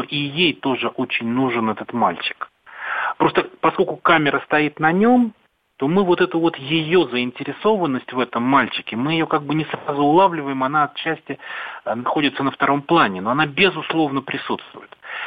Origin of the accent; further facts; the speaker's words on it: Moscow, Russia; И на меня, городского человека, да, я коренной москвич, я деревни толком не знал тогда.